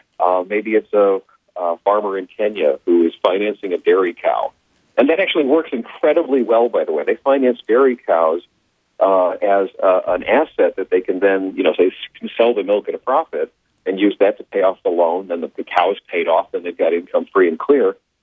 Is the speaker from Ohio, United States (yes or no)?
yes; Ohio, United States; I grew up working class in Ohio.